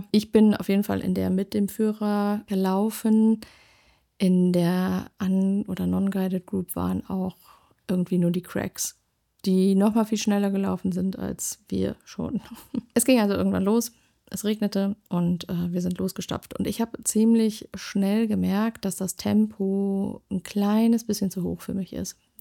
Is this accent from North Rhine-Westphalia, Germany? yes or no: yes; North Rhine-Westphalia, Germany; meine Heimat, das Siegerland